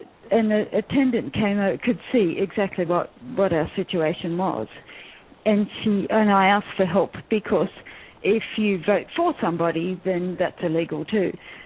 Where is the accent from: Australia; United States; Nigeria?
Australia; And we're Australian, so it's illegal to not vote. In Australia, you must vote.